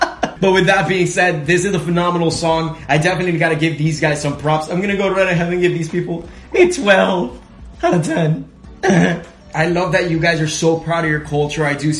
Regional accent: Miami, Florida, United States; So I'm actually from Miami, Florida, if you guys did not know that.

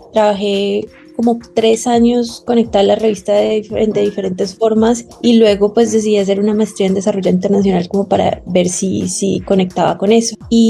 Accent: Colombia; Yo vengo de Colombia y la verdad es que llevo 2 años oficialmente trabajando con sostenibilidad

